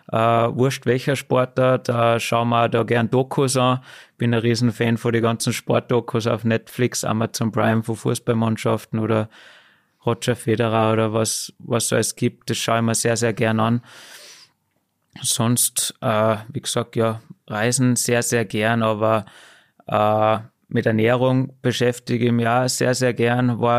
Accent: Salzburg, Austria; in der wunderschönen Natur bei uns daheim in Salzburg, ist das ein Privileg, was wir haben.

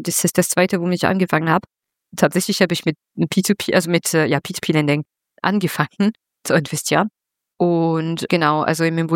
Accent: France; Also ich bin Französin, wie ihr schon erwähnt habt.

